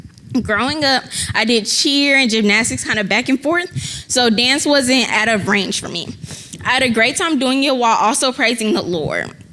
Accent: Dallas, Texas, United States; Okay, so I was born on April 9th, 2005, and I was raised here in Dallas, Texas.

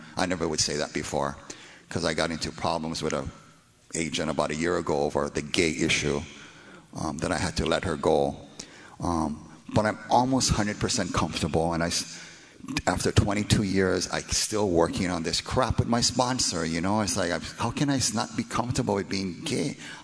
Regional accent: Hawaii, United States; In Hawaii, we call them Haoles, because where I grew up, you know, I'm Hawaiian, I'm Portuguese, Puerto Rican, and we're crazy people

